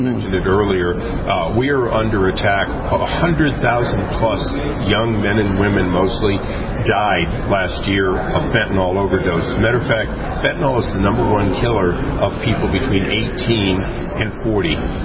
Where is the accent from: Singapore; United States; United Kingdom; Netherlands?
United States; California; I'm a Californian.